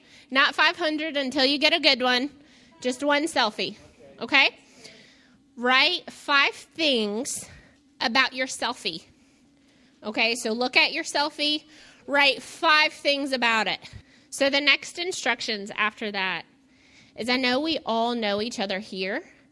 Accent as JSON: {"language": "English", "town": "Galax", "region": "Virginia", "country": "United States", "tie": "born or raised there", "also_born_or_lived": "New York", "said": "So I was born in New York, for people who don't know. At a very young age, yes. And my parents divorced, and then I came to Virginia. So when I came to Virginia, I lived in Galax for a period of time."}